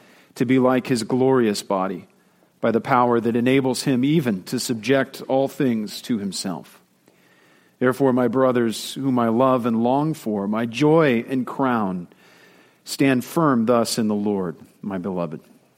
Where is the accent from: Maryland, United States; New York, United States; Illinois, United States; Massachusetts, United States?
Illinois, United States; also born or lived in Philadelphia; I was born and raised in Illinois. And I only spent about a five-year jaunt in Philadelphia, living out in eastern Pennsylvania while I attended seminary.